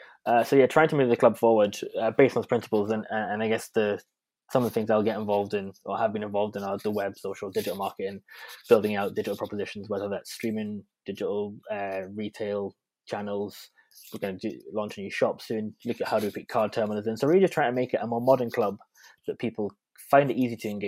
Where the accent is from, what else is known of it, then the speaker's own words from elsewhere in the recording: Berwick, North East England, United Kingdom; I'm from Berwick originally. I moved away for a bit for university and work, and then we moved back to Berwick 4 years ago now.